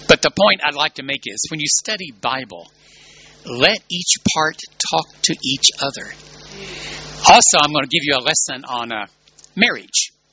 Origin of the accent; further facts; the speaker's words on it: Birmingham, Alabama, United States; We're from Birmingham, Alabama. We know stories where they threw stones at black people we know.